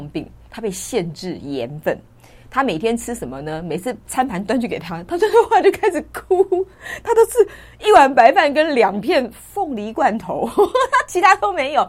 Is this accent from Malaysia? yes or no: no; Taiwan; 是我们台湾人的关系？不是。